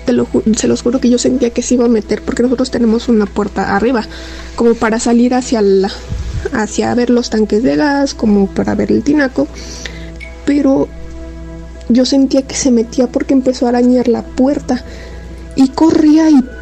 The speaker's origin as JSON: {"language": "Spanish", "region": "Mexico City", "country": "Mexico", "said": "soy de la Ciudad de México, pero tengo mucha familia en el estado de Hidalgo. Esto me pasó cuando yo tenía 23 años, actualmente tengo 27."}